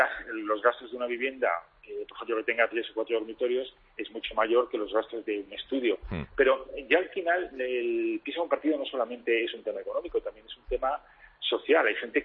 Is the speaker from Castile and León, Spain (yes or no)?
yes; Ávila, Castile and León, Spain; moved away as an adult; also born or lived in Madrid; cuando me vine, yo soy de Ávila, me vine a estudiar, me imagino como en tu caso, a la universidad, a Madrid